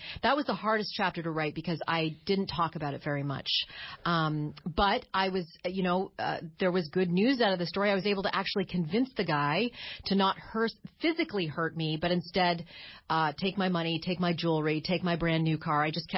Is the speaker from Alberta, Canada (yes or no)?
no; Toronto, Ontario, Canada; born there; That's a good question because I was born in Toronto, and Toronto is kind of Canada's version of New York City.